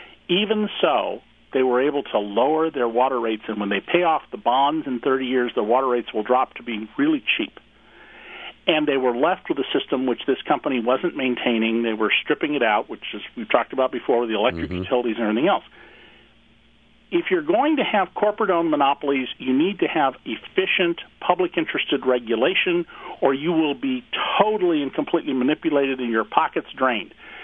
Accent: California, United States; So I grew up mostly down near Santa Cruz.

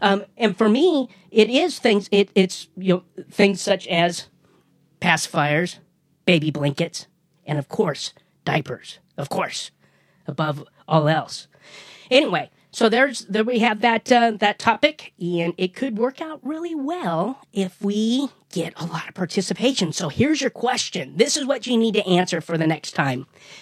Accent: United Kingdom; White nappies when young? I'm British. White nappies when young.

